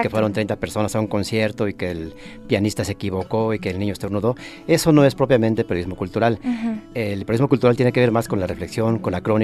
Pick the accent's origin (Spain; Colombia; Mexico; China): Mexico; porque se dan en un contexto como el mexicano, con una política como la nuestra